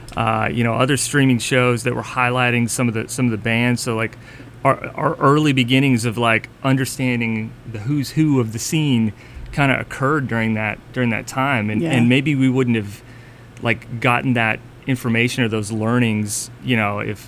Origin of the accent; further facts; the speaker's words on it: Texas, United States; I was in the military for 20 years. I retired, and then I moved here. So I grew up in Texas, but when you're in the service for that long, you end up being from really nowhere.